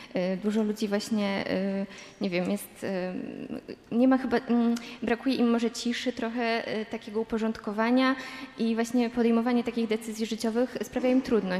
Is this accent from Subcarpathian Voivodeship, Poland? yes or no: no; Częstochowa, Silesian Voivodeship, Poland; born there; bo ja tak naprawdę się urodziłam w Częstochowie, więc nie jestem taką góralką z krwi i kości.